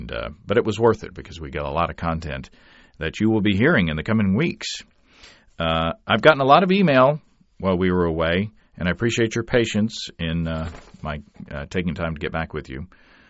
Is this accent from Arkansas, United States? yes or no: yes; Arkansas, United States; And I am from Arkansas.